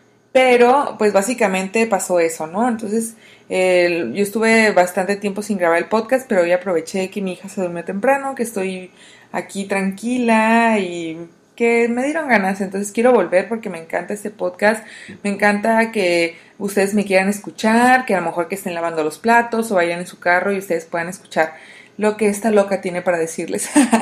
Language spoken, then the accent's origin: Spanish; Baja California Sur, Mexico; also born or lived in Mexico City; Yo vivía me había mudado al DF y me regresé otra vez a mi ciudad natal. Yo vivo en Baja California Sur, en México